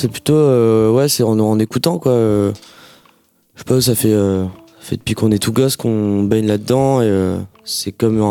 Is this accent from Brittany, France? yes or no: yes; Brittany, France; now in Rennes, France; On était tous les deux à Brest avant, on se connaissait pas, parce qu'on vient tous les deux du Finistère Sud. Et moi je suis venu à Rennes pour faire de la zik